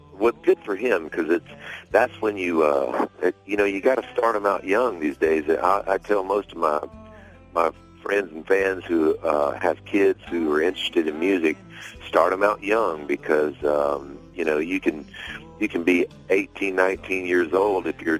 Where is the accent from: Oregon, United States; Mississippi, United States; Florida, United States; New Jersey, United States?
Florida, United States; And I'm not just saying it because it's my home state of Florida